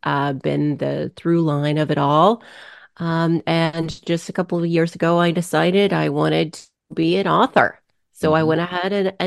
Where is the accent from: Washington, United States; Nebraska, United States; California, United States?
Washington, United States; also born or lived in Arizona; I was born in Arizona, moved up here to Washington State when I was four. And, my parents were just struggling to make it. My dad got a big job at Boeing, so that's why we moved. And I'm a Pacific Northwest, born and raised.